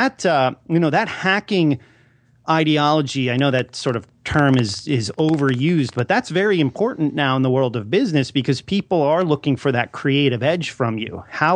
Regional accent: Philadelphia, Pennsylvania, United States; also born or lived in New York; I grew up, I grew up in Philadelphia, but I lived in New York for a majority of my life.

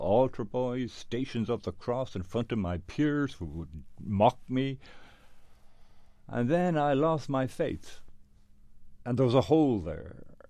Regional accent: Ireland; born there; I was born in Ireland, into which at that time was the most Catholic conservative country in the world, in a family that was certainly the most Catholic conservative family, I would almost say, in the entire country.

